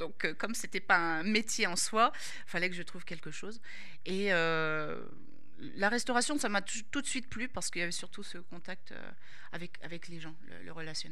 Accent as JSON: {"language": "French", "town": "Saint-Nazaire", "region": "Pays de la Loire", "country": "France", "tie": "born there", "said": "parce que je suis née à Saint-Nazaire"}